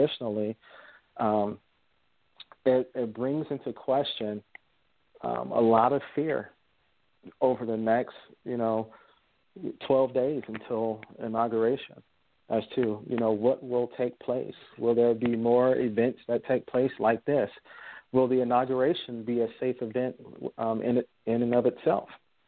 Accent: United States; for me as an American, was embarrassing.

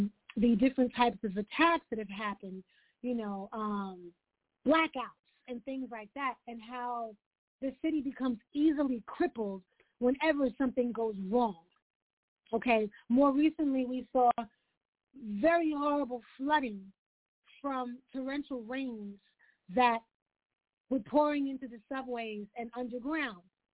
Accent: New York, United States; also born or lived in New Jersey; I'm a New Yorker. I'm a New York girl. I lived in Jersey for many years

